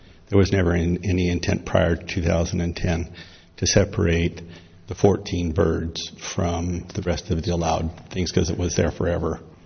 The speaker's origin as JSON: {"language": "English", "town": "Salt Lake City", "region": "Utah", "country": "United States", "said": "I come from Salt Lake down here."}